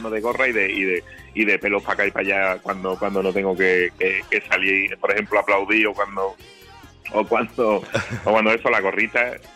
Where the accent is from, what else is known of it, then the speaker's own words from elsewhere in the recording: Spain; Mira, yo creo que hoy como muchísimos españoles